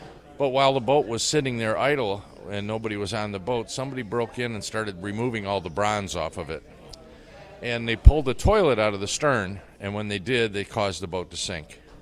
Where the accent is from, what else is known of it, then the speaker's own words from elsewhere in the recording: Algonac, Michigan, United States; Algonac. I grew up in Algonac, and I had varnish in my veins from a very young age.